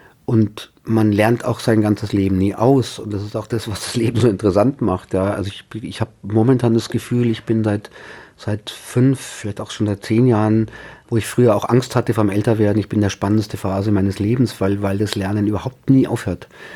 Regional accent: Styria, Austria; born there; ich bin 1961 in der Steiermark geboren und tatsächlich gebürtiger Österreicher. Die Leute lachen immer, wenn ich sage, ich habe Migrationshintergrund.

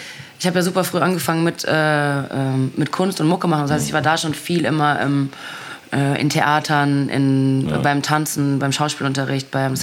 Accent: North Rhine-Westphalia, Germany; ich komme aus dem Pott.

